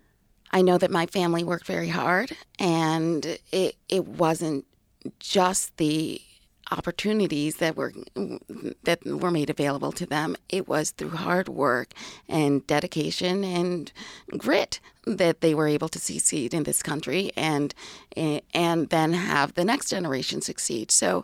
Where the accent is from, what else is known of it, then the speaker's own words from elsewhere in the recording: Rochester, New York, United States; Yeah, so I grew up in the Rochester area. I am a first-generation American. My parents immigrated from Guyana, South America.